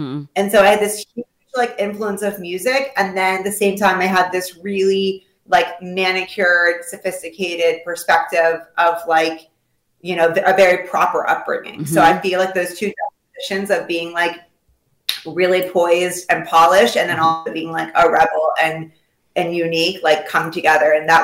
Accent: Potomac, Maryland, United States; also born or lived in Washington, D.C.; So I grew up really in Potomac, Maryland, but I went to school in DC. My friends lived in DC. I worked in DC. So I felt like DC was my home.

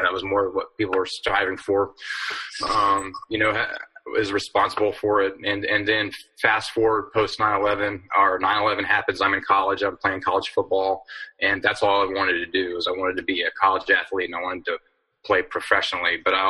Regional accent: Texas, United States; but I grew up in Texas, and everybody wanted to be tough.

